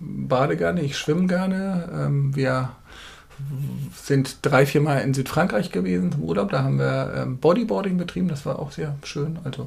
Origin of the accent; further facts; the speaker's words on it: Schleswig-Holstein, Germany; Ich bin in Schleswig geboren, also in der Region verhaftet, in Schalbe groß geworden. Bin dann in Schleswig auch zur Schule gegangen, habe dort mein Abitur gemacht.